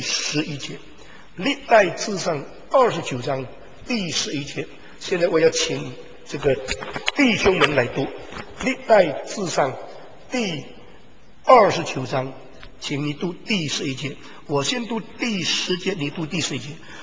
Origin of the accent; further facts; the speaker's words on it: China; 今天我们中国人受先知这两个字的含义的字义影响